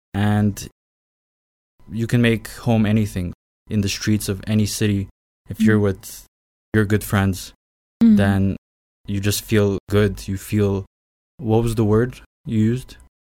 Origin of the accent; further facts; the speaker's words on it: Ottawa, Ontario, Canada; And I came from Ottawa, Canada.